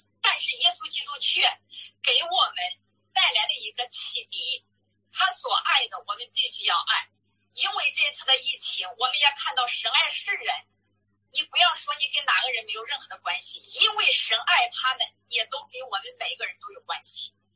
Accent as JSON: {"language": "Chinese", "region": "Henan", "country": "China", "tie": "born or raised there", "lives_now": "Langfang, China", "said": "我的老家是在河南，婆婆家是在河北，我住的这城市是在廊坊。"}